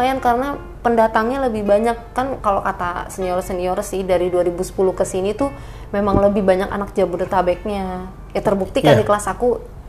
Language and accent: Indonesian; Jakarta, Indonesia; now in Purwokerto, Indonesia; gue sebagai anak Jakarta dateng ke Purwokerto, ya niatnya kuliah